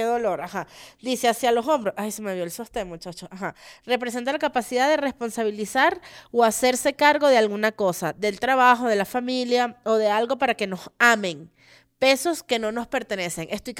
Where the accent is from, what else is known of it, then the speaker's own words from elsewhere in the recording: Los Teques, Miranda, Venezuela; Una de las cosas que yo más extraño de mi Caracas, que no es mía porque yo soy de Los Teques